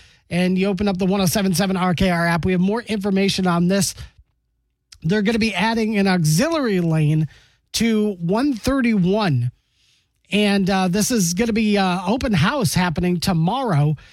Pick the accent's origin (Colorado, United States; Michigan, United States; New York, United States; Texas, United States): Michigan, United States; Rochester Hills; because I grew up in Rochester Hills. There was one in Auburn Hills, like maybe 15, 20 minutes away from where I grew up.